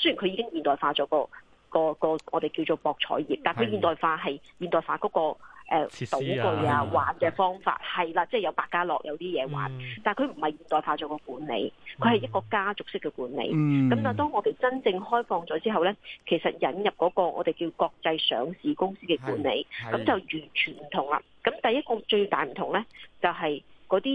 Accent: Macau; 咁我哋澳門人就中意講，我幫新哥打工嘅。

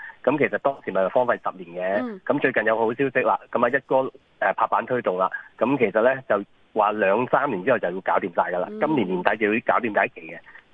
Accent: Macau; 真係我哋作為澳門人都有啲開心

